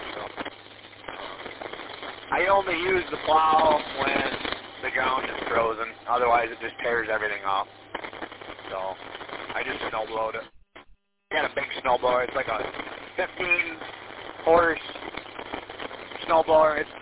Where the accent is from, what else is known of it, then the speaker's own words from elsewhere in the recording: Gaylord, Michigan, United States; And I grew up in Gaylord. I went to school in Gaylord. My mom moved up to Gaylord.